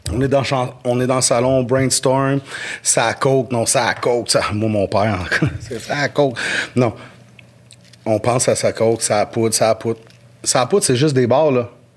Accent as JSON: {"language": "French", "town": "Cap-Rouge", "region": "Quebec", "country": "Canada", "said": "je suis seul qui vient pas de Sorel, je viens de Cap-Rouge"}